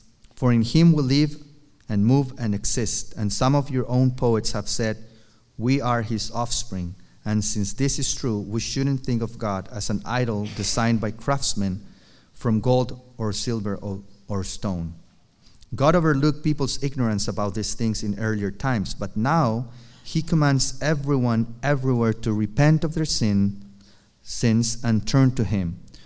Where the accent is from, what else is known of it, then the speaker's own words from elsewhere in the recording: Tijuana, Baja California, Mexico; So I grew up in Tijuana, and we didn't have cable TV, so I used to watch some of the American shows in my TV.